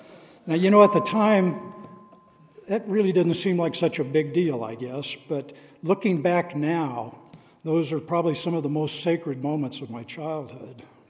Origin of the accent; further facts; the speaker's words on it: Carbondale, United States; I can remember when my sisters and I were growing up in Carbondale